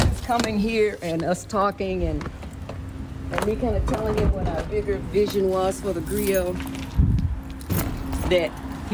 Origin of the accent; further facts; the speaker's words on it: Mill Creek, United States; Because I'm from Mill Creek, too.